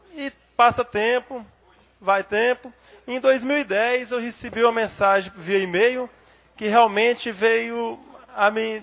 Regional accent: Porangatu, Goiás, Brazil; now in Anápolis, Brazil; sou natural de Porangatu, cheguei em Anápolis em 92, entrei na base aérea em 96

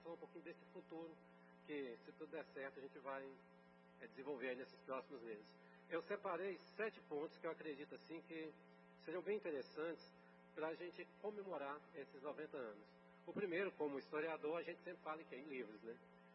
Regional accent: Conceição, Paraíba, Brazil; born there; now in Anápolis, Brazil; eu não nasci em Anápolis. Eu nasci numa cidadezinha chamada Conceição, no interior da Paraíba, uma cidade pequena que só diminui cada vez mais com o tempo

